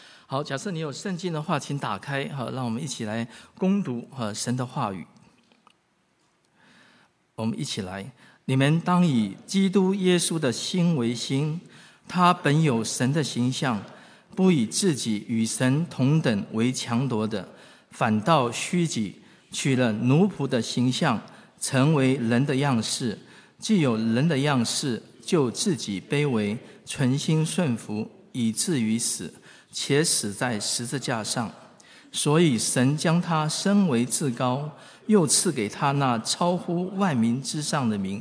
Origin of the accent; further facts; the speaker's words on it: Taiwan; born there; 我算是台湾出生的广东人，我的广东话是说听不说得讲啊。